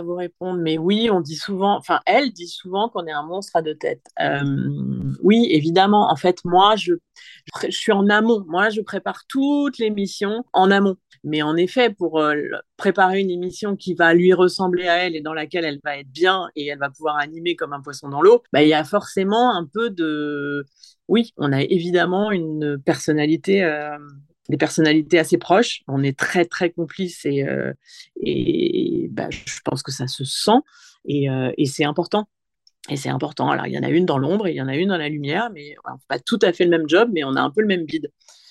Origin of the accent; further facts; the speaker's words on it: Bourgogne-Franche-Comté, France; Moi, quand j'étais ado, que j'habitais dans le Morvan